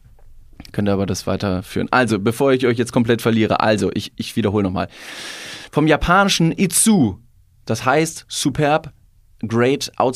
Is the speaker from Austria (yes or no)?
no; Italy; Ich habe meistens zwei, ich bin Italiener.